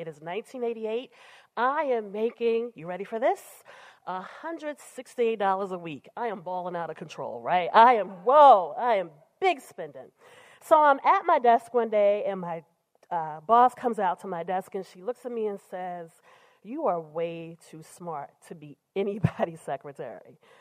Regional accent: Baltimore, Maryland, United States; Remember, I grew up in poverty in Baltimore City, like $100,000 plus $30,000.

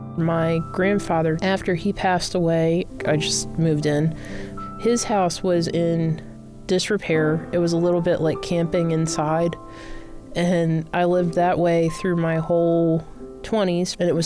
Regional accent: Dundalk, Maryland, United States; I grew up in Dundalk. My dad and mom, they bought the house across the backyard for my Lumbee grandfather.

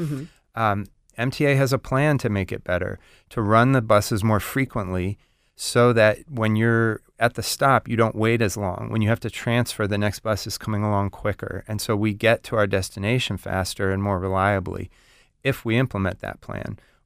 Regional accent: Seattle, Washington, United States; I grew up in the Seattle area, and Seattle has been growing bus ridership.

